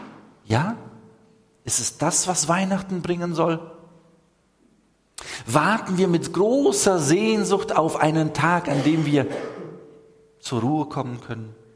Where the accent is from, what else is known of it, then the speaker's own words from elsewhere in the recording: Neuwied, Rhineland-Palatinate, Germany; Ich dachte, ich komme aus Neuwied.